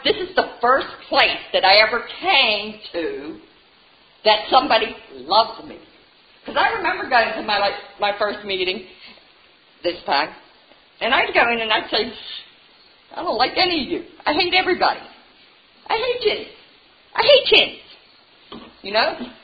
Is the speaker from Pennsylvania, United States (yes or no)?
yes; Butler, Pennsylvania, United States; You got, I'm from Butler. You got Indiana, Canning, and Butler.